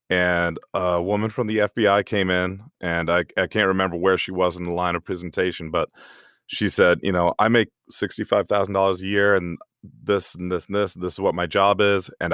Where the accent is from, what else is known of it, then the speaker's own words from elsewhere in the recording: New York, United States; also born or lived in Huntsville, Alabama / Germany; I was born in Huntsville, Alabama, and, raised in Germany. I'm an army brat, so we moved around quite a bit. My father spent 21 years in the army. We ended up settling in upstate New York. That's where I went to high school